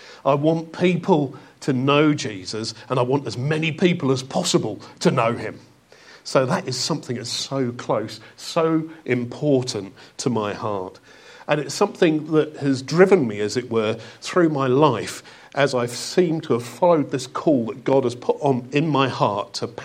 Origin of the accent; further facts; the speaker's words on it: Watford, East of England, United Kingdom; Oh, I originally come from north of London from a place called Watford.